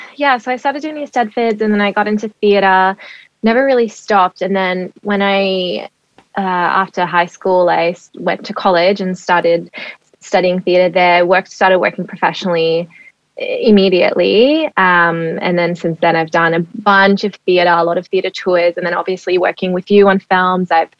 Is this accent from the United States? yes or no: no; Australia; also born or lived in Israel; So I was born in Israel and then we moved to Australia. I think I was about seven. We're kind of coming back and forth until I was 12. But I had a bit of a hard time with the language